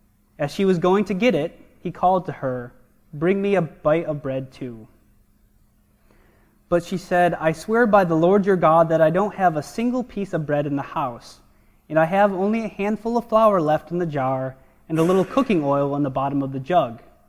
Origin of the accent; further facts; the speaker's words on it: New York, United States; my roommate was a friend from my hometown in upstate New York.